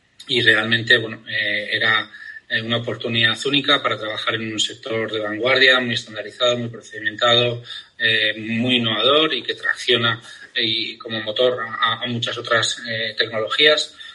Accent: Pamplona, Navarre, Spain; Soy una persona... sido aquí, soy de Pamplona

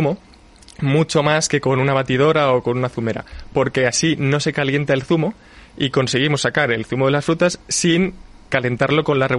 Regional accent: Madrid, Community of Madrid, Spain; Nosotros somos de Madrid, pero nuestra familia viene de Soria y decidimos empezar a montar este proyecto en el pueblo de nuestros abuelos.

